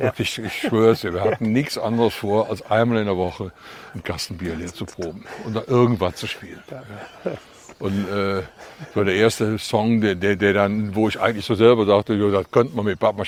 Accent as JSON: {"language": "German", "region": "North Rhine-Westphalia", "country": "Germany", "accent": "Kölsch", "said": "ich rede viel Kölsch zu Hause, mhm, obwohl meine Frau aus Bayern ist."}